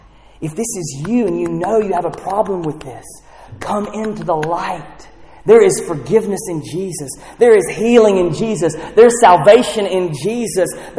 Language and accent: English; North Carolina, United States; born there; I don't care where I came from. I don't know if it was Europe. I have no idea. All I know is I was born in North Carolina.